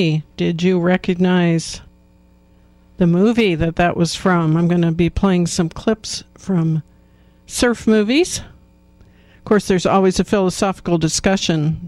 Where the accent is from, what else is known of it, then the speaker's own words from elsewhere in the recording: Midwest, United States; I think maybe it's more of a thing growing up in the Midwest, hearing the ads on the radio that would go Sunday, Sunday for drag races.